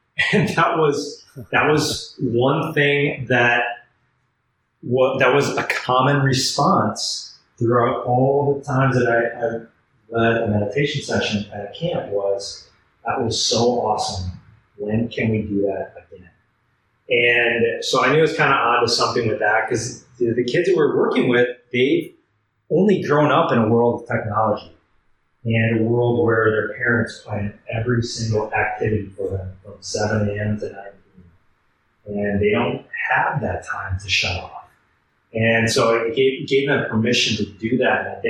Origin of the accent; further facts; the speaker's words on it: Wisconsin, United States; moved away as an adult; I grew up in Wisconsin, lived in Wisconsin pretty much my entire life up to about 32, 33 years old.